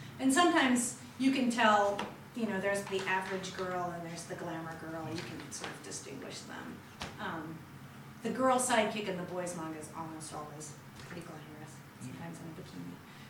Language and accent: English; Texas, United States; also born or lived in Kentucky; it was so different than I grew up in Texas and then Kentucky.